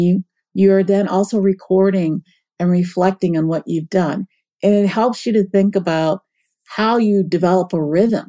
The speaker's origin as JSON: {"language": "English", "town": "Meridian", "region": "Mississippi", "country": "United States", "tie": "born or raised there", "said": "One is Meridian, Mississippi, which is my hometown. And my experience, my view, my life view is anchored, I say in the book, it's tethered to and forever will be tethered to that city."}